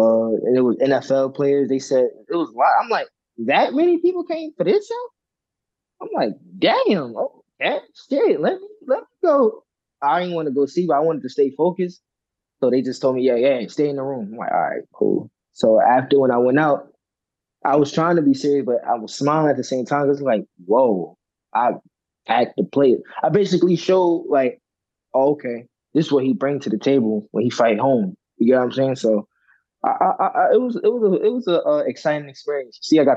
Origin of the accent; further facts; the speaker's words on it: New Jersey, United States; Yes, I know I'm from Jersey. Yes, I know, like, okay … You know what I mean?